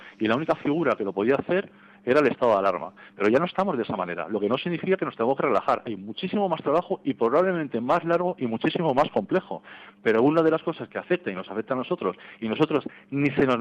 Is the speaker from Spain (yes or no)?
yes; Spain; somos muy españoles y tenemos que sentirnos orgullosos de serlo